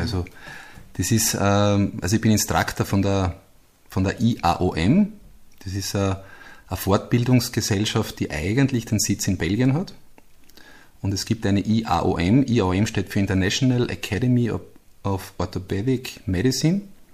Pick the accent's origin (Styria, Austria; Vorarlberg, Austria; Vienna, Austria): Styria, Austria; Eibiswald; Und wenn ich sage, ich komme aus Eibiswald, dann schauen wir mal an und denken sich, ja, wo ist das? Dann könnte ich sagen, naja, das ist südlich von Graz